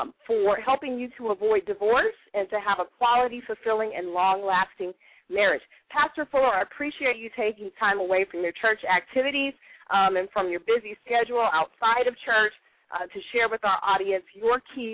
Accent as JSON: {"language": "English", "town": "Kansas City", "region": "Missouri", "country": "United States", "tie": "born or raised there", "said": "Word of Life Worship Center in my hometown of Kansas City, Missouri."}